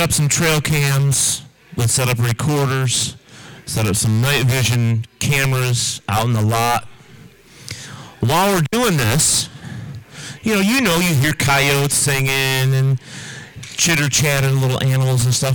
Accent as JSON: {"language": "English", "region": "New York", "country": "United States", "also_born_or_lived": "Texas / Oklahoma / Tennessee / Colorado", "said": "I am a New York boy. I was born in New York State, but I've lived in Texas, I've lived in Oklahoma, I've lived in Tennessee, and I've lived in Colorado."}